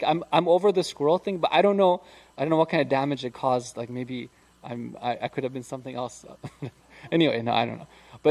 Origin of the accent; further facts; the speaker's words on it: Midwest, United States; you know, I grew up in the Midwest, and for some reason, when I was a kid, I used to be scared of squirrels.